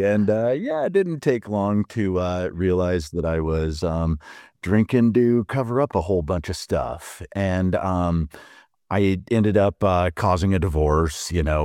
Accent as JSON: {"language": "English", "town": "Glenwood Springs", "region": "Colorado", "country": "United States", "tie": "born or raised there", "said": "I grew up in Glenwood Springs, and so the outdoors have always been a big part of my life."}